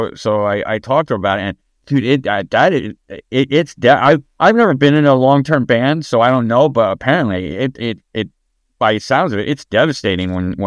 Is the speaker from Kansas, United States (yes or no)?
no; Rhinebeck, New York, United States; I grew up in a little bit north of here in the Hudson Valley, in a town called Rhinebeck, and dude, I'm dying to get back there.